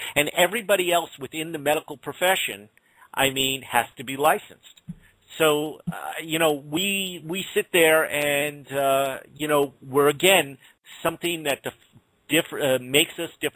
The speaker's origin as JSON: {"language": "English", "region": "New York", "country": "United States", "said": "I'm just a New Yorker."}